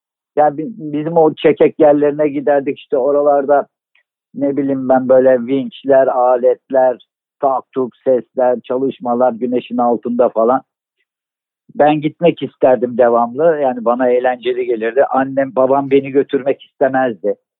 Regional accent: Istanbul, Turkey; Neyse işte sonuçta benim hani çocukluğum bu Anadolu Hisarı'nda geçti.

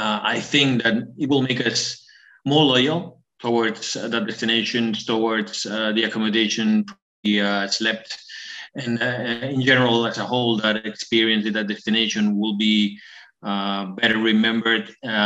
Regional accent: Bilbao, Basque Country, Spain; my hometown here in the Basque Country in Spain, in Bilbao.

